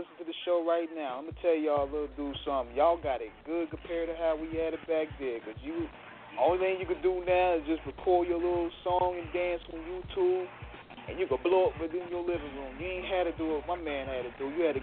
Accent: North Carolina, United States; born there; Because I was born in Wake Med too, brother.

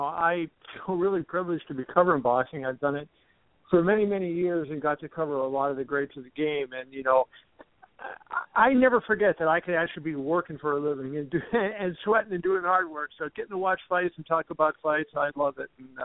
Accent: Pittsburgh, Pennsylvania, United States; I grew up in Pittsburgh. He fought in his final fight in Pittsburgh, and my dad took me for a birthday present to that fight.

